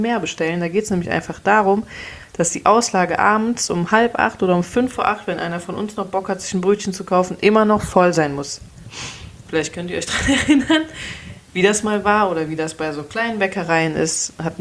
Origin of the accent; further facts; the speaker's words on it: Cologne, North Rhine-Westphalia, Germany; als Kölner